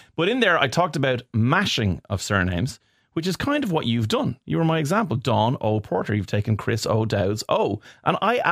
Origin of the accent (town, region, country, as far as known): Ireland